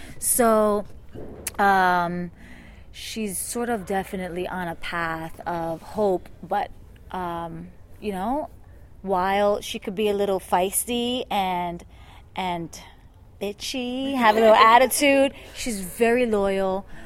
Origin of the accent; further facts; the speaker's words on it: New York, United States; Yeah, I'm just from New York.